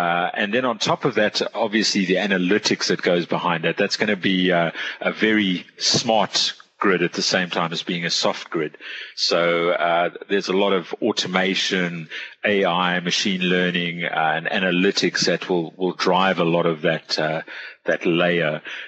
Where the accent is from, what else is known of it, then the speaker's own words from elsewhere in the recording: South Africa; I'm from South Africa originally.